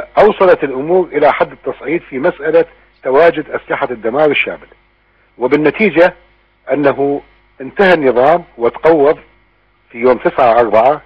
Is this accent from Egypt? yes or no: no; Iraq; من اجل مستقبل بلدنا العراق.